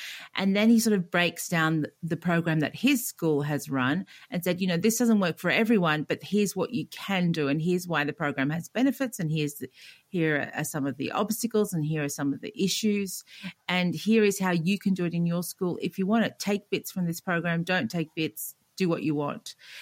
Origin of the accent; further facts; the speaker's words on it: Australia; And I'm Australian. I haven't had a lot of access to snow in my life.